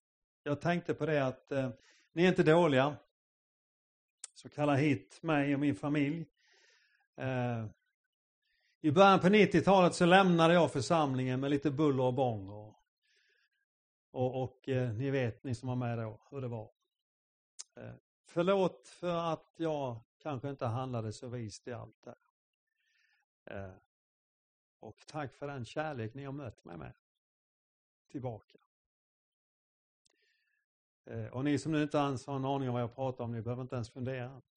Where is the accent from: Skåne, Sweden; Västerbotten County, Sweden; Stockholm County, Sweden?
Skåne, Sweden; Helsingborg; born there; now in Habo, Sweden; och jag är född i Helsingborg för många år sedan. Men har under många år bott i Habo och där är jag idag pastor i en församling, Salemförsamlingen.